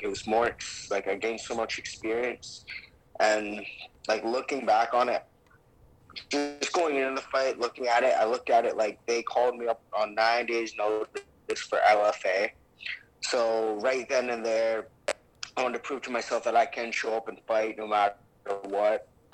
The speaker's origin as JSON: {"language": "English", "country": "Canada", "said": "I think it's because we're Canadian, man."}